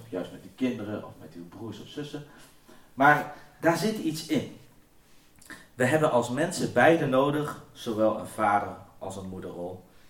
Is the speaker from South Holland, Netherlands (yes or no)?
no; Gelderland, Netherlands; born there; Maar ik ben geboren in de Achterhoek.